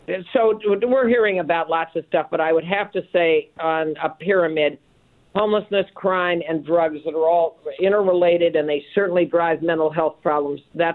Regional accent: Oregon, United States; I'm a native Oregonian. I grew up in Central Oregon.

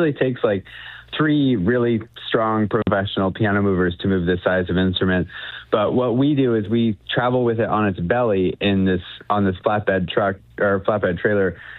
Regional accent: Oregon, United States; I grew up in Central Oregon, you know, hunting, fishing, backpacking, kayaking, spending as much time as I could outside

